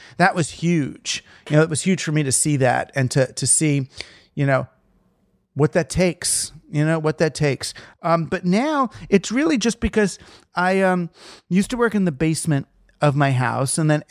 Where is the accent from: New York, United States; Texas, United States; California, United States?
New York, United States; I'm just one of those people, because I'm from New York, you know, I'm a stoop person.